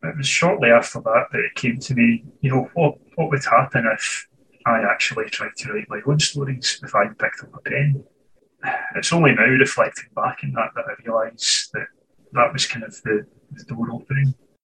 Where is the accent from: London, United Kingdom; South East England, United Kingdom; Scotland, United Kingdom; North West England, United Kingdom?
Scotland, United Kingdom; I was born and raised in Scotland, and here I remain, right at the northern edge of the Roman Empire.